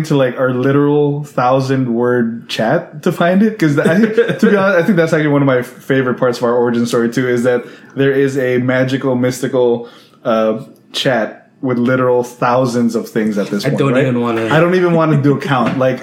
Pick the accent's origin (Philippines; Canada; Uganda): Philippines; Dennis and I came from the Philippines.